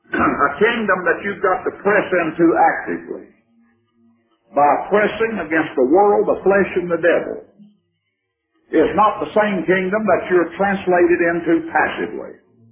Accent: Texas, United States; I say, yes, I'm from the United States. I walk on a little more. Somebody from California, Michigan, someplace like that begins to approach me. They look me over. They say, where are you from? Aren't you from Texas? I say, yes, I'm from Texas.

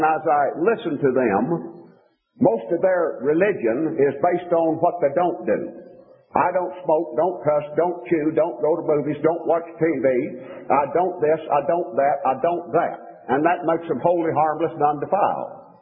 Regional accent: Texas, United States; There was a time several years back when my home state of Texas, for a while, abolished the death penalty.

